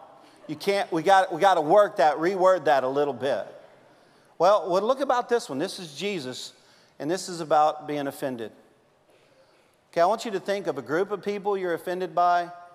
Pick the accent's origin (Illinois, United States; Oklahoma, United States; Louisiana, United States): Louisiana, United States; I'm a Cajun. We will show up at your house with the mafia and knock you out.